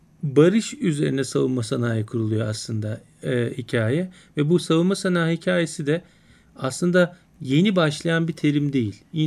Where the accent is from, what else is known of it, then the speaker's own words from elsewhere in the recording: Elbistan, Kahramanmaraş, Turkey; born there; also born or lived in Ankara; Ben Elbistan doğumluyum. 74 Kıbrıs çıkartması esnasında doğmuşum.